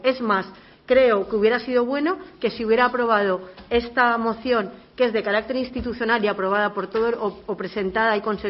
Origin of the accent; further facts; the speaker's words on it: Spain; en la Unión Europea no somos ni derechas ni izquierdas, somos españoles.